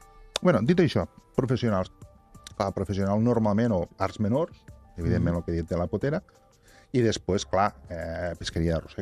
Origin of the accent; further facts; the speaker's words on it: La Ràpita, Catalonia, Spain; el meu poble, la Ràpita, és gamma mitja.